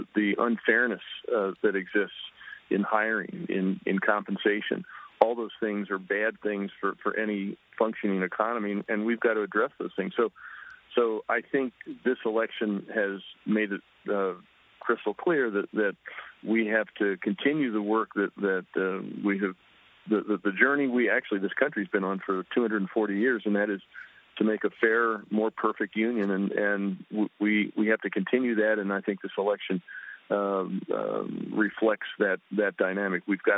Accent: Pennsylvania, United States; Yeah, I voted this morning in my hometown in York County, and I'm on my way right now to Philadelphia

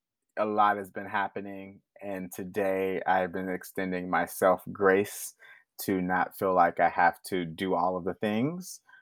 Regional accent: Houston, Texas, United States; But I'm from the South. I'm from Houston, you know. We all look after each other.

